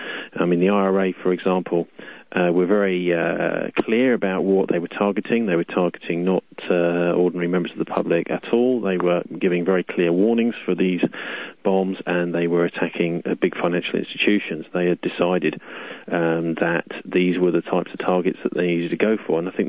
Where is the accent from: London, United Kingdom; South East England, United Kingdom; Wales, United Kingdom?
London, United Kingdom; I am a Londoner